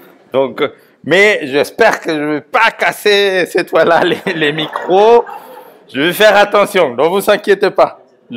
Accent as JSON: {"language": "French", "country": "Guatemala", "accent": "Latino", "second_language": "French", "said": "les amis à Guatemala, mon pays d'origine"}